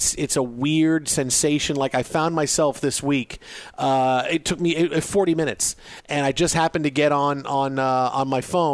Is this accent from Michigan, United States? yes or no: no; Staten Island, New York, United States; But I grew up on Staten Island